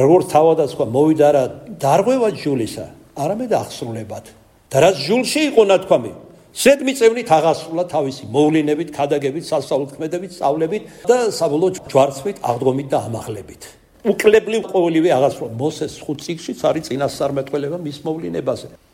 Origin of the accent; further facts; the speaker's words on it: Kartli, Georgia; accent: Kartlian; ქართლურად გეტყვით, ქართლელი ვარ.